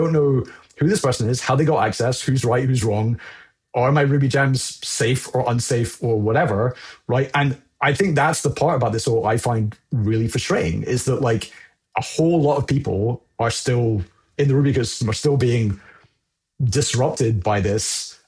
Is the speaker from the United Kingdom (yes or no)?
yes; United Kingdom; maybe it's the just because I'm British